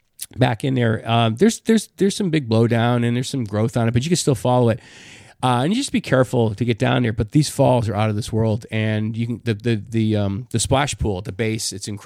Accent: Massachusetts, United States; you know, I'm from New England, like in Massachusetts, like wicked, everything's wicked.

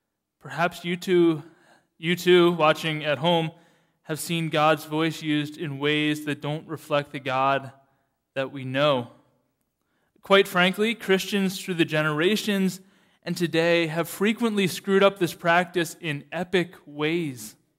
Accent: United States; As an American, I remember that day very, very vividly.

